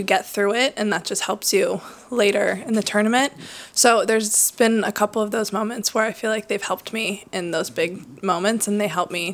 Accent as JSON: {"language": "English", "country": "United States", "tie": "born or raised there", "said": "But I grew up in the States where we don't really have red clay."}